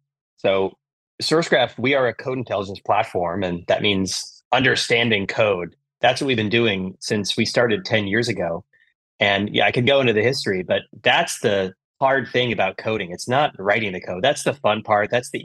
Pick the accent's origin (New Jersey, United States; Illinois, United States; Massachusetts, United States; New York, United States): Illinois, United States; Chicago; And so as a kid growing up in Chicago, I remember this feeling of getting to participate in this amazing open source community